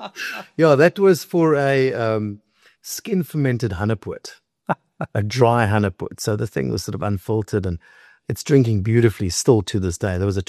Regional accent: Constantia, Western Cape, South Africa; So I grew up in Constantia and it's surrounded by vineyards and wines and obviously a culture of wine drinking.

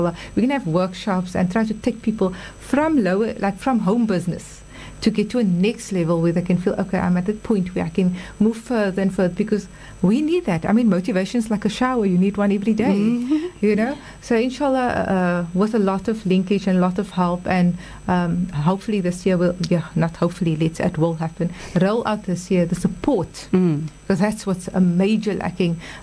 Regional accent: South Africa; So we're South African, and we need to be proud of that. And then you wear proudly South Africa.

